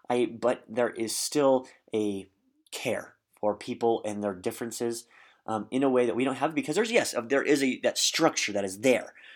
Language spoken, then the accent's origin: English; Nebraska, United States; I'm from Nebraska. I grew up in a small town of barely over 1,000 people. I grew up with my large family, and three sides of my house were cornfields.